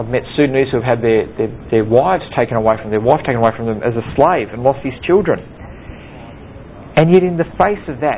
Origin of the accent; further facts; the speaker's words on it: England, United Kingdom; because how could we? We're the English. How could we be defeated?